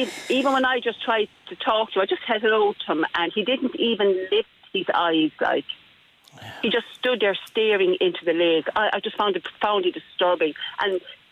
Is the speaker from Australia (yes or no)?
no; Thurles, Munster, Ireland; I'm from Thurles. But I was in Dublin over the weekend as well.